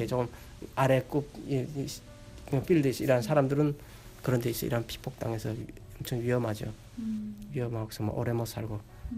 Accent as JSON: {"language": "Korean", "country": "North Korea", "said": "북한에서 왔다는 걸 숨기기 위해서"}